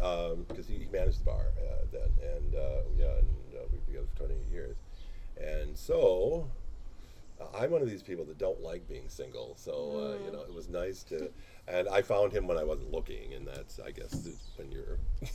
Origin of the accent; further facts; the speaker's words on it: Stevens Point, Wisconsin, United States; also born or lived in Appleton; Gee, I was born in Appleton, but we moved to Wisconsin Rapids, wherever. For some ungodly reason.